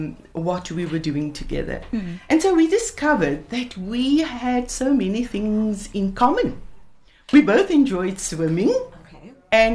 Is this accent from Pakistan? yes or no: no; Stellenbosch, Western Cape, South Africa; now in Cape Town, South Africa; so we got married in the hometown of, my hometown of Stellenbosch.